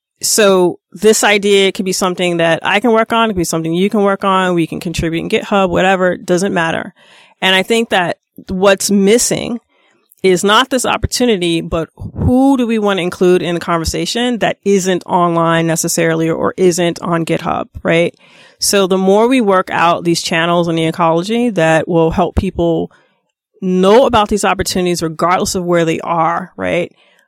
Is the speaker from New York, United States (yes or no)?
yes; New York, United States; I'm a New Yorker, right? So I commute by bus and train. I live in Queens.